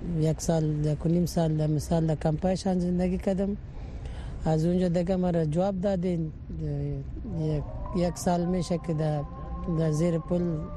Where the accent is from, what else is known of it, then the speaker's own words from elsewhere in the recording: Afghanistan; now in Paris, France; از افغانستان اینجا آمدم